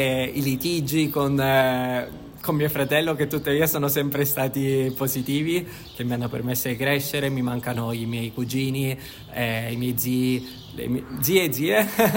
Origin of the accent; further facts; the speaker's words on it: Syracuse, Sicily, Italy; E in generale in Italia, quindi non solo a Siracusa, che è la mia città natale